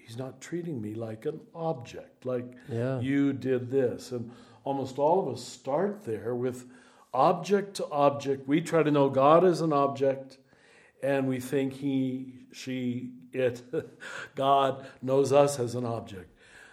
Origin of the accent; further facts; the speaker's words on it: United States; I'm a capitalist too because I'm an American. It's just, it comes with our mother's milk.